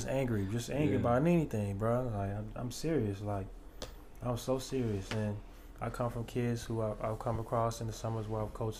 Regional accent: New Orleans, Louisiana, United States; I'm from Louisiana. I'm from New Orleans, bro.

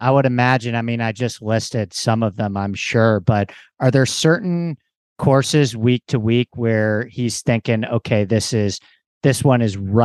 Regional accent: New York, United States; I grew up in Westchester.

